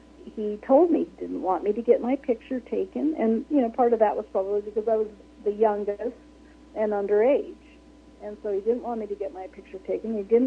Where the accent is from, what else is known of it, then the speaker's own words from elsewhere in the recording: Minnesota, United States; now in California, United States; because I was born and raised in Minnesota, and we really hadn't been in California that long.